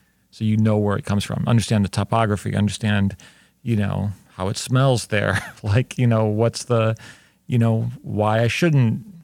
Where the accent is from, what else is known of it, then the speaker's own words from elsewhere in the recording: Cleveland, Ohio, United States; Yeah, I grew up in Cleveland, so you know